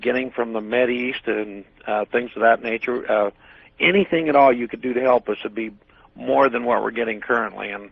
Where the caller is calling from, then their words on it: Boise, Idaho, United States; in Boise, Idaho.